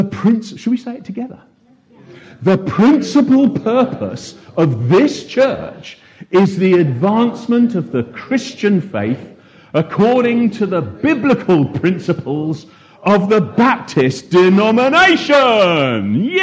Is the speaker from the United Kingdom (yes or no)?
yes; United Kingdom; Oh, we're British. Yes. Yes. Some of us.